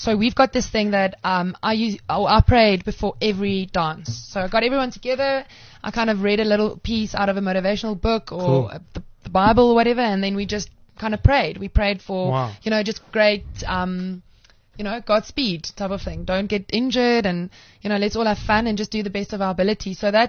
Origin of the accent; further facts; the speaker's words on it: Cape Town, Western Cape, South Africa; so we love Eden because he's from Cape Town and I'm from Cape Town, so I'm definitely Team Eden.